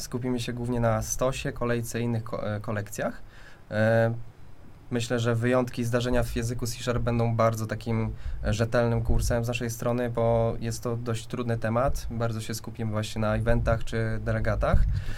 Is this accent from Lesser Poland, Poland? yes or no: no; Szczecin, West Pomeranian Voivodeship, Poland; jestem ze Szczecina.